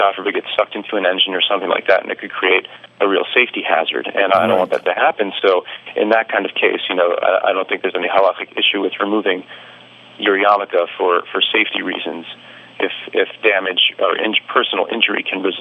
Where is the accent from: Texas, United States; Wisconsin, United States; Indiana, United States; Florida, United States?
Texas, United States; Dallas; I grew up in Dallas, Texas, a great place to live.